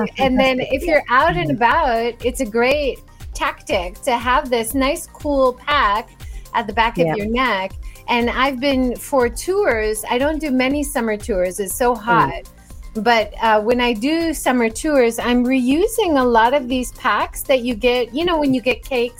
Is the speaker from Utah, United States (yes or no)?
no; Hawaii, United States; now in Japan; I grew up in Hawaii and people always ask me, oh, is the winter really hard in Japan?